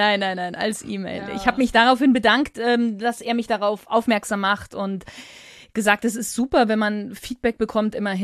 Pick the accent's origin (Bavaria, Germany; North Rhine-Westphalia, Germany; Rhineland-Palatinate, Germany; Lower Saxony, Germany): Bavaria, Germany; accent: Lower Bavarian; Ich bin ja eigentlich aus dem Niederbayerischen heraus. Jetzt hört man das bei mir ja fast gar nicht, würde ich behaupten. Aber das hinten das T weglassen oder so die Endungen nicht ganz auszusprechen, kommt tatsächlich in so ein bisschen aus dem Niederbayerischen.